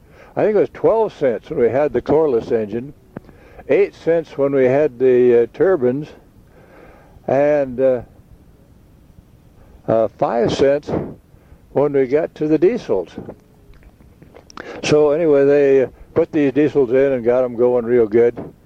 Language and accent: English; Forest Grove, Oregon, United States; I grew up there around Forest Grove